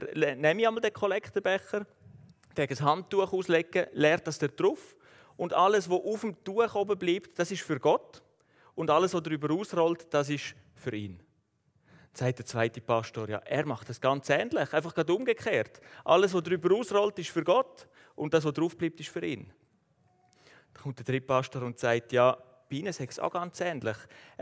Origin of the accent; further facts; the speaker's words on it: Switzerland; Das ist etwas, was man nicht macht als Schweizer.